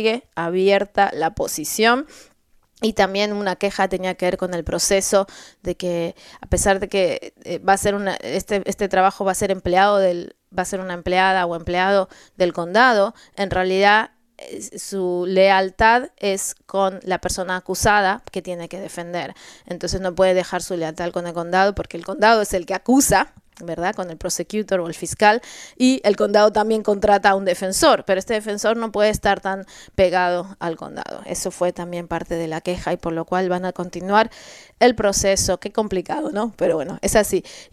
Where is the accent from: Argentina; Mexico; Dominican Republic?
Argentina; yo tengo mi país de origen es Argentina, pero soy ciudadana.